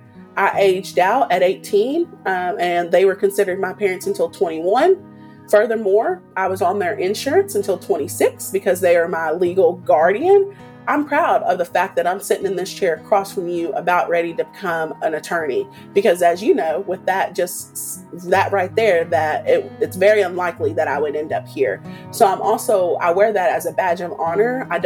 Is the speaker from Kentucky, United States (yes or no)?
yes; Owensboro, Kentucky, United States; I am from Owensboro, Kentucky. Big shout out to my Kentuckians out there.